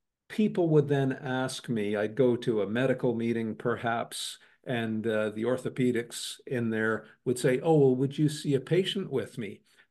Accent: Canada; I was obviously growing up in Canada as a young kid playing hockey

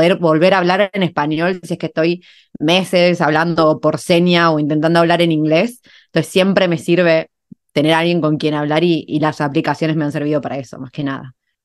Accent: Argentina; Como que tenemos algo, los argentinos, los sudamericanos, de cierta forma de ser

